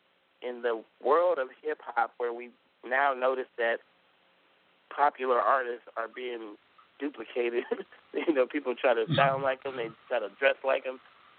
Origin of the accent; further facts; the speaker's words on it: California, United States; I'm from California